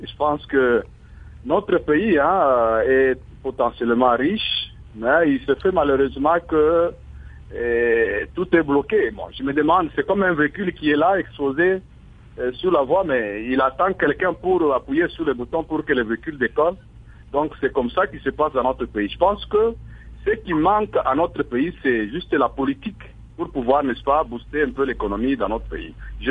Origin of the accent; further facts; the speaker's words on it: Lubumbashi, Haut-Katanga, DR Congo; Je pense que quand vous regardez ici chez nous à Lubumbashi